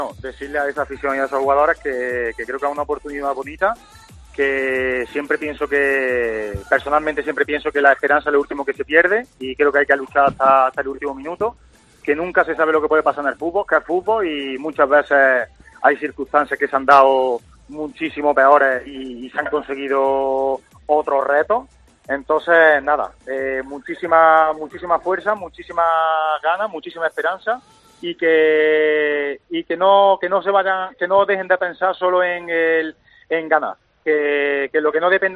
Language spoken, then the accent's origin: Spanish; Spain; saben que soy español